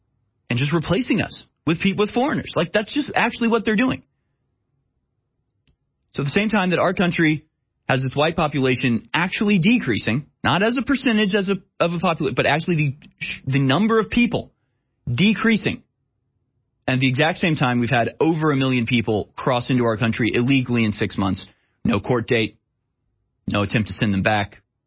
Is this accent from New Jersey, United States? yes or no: no; Houston, Texas, United States; I grew up in Houston. Most of my best friends are not white, to be honest with you.